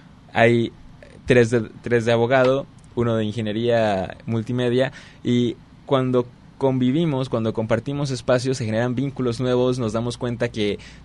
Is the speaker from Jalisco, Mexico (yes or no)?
yes; Guadalajara, Jalisco, Mexico; yo soy de Guadalajara, pero vuelvo después de años de no ir